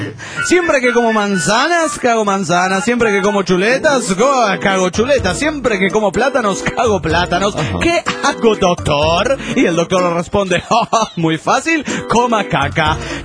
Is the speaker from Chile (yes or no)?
no; Minatitlán, Veracruz, Mexico; de Minatitlán, Veracruz, México.